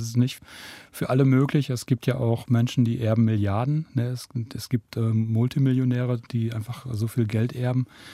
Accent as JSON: {"language": "German", "town": "Nordhorn", "region": "Lower Saxony", "country": "Germany", "tie": "born or raised there", "said": "also das ist, wo ich herkomme, in meiner Heimatstadt Nordhorn"}